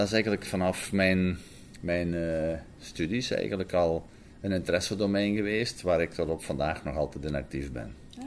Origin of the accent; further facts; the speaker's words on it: Rijkel, Limburg, Belgium; Ja, ik ben geboren en getogen in Rijkel. Ik ben 55 ondertussen, ik ben van 1965. Ja. En Rijkel is een klein dorpje in Borgloon, waar ik op een boerderij ben geboren en getogen.